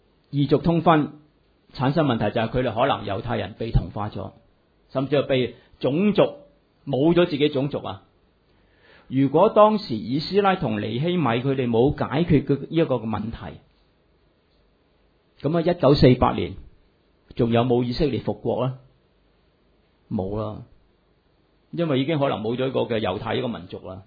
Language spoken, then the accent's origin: Chinese; Hong Kong; 这个我们香港人就很好识的了，因为我们通常都是有些亲戚去了加拿大，去了美国，去了英国，去了澳洲纽西兰